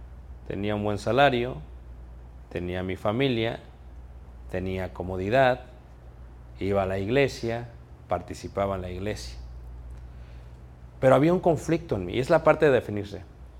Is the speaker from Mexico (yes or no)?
yes; Mexico; Soy mexicano, sí. Soy naturalizado aquí, sí. Tengo 47 años, sí. Estoy casado, sí.